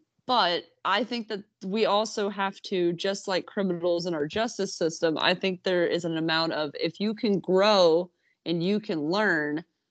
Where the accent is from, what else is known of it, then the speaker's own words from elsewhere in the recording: Kentucky, United States; I'm from Kentucky.